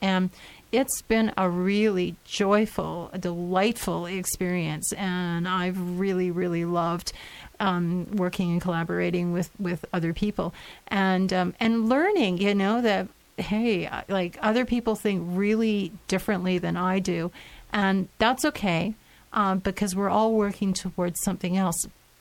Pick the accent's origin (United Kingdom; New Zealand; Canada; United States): Canada; Manitoba; I grew up in Manitoba. I grew up under an NDP government.